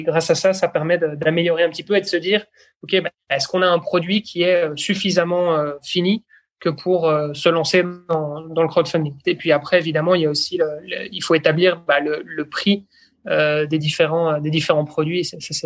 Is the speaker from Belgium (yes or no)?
yes; Belgium; first language French; je suis moi-même originaire de Belgique et le français est ma langue maternelle. Mais c'est vrai que j'ai souvent eu tendance à communiquer en anglais via mes différents boulots, les différents endroits où j'ai pu vivre.